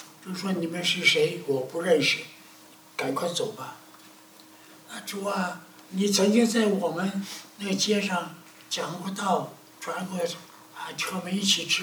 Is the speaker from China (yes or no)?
yes; China; 我中国人讲五常有没有？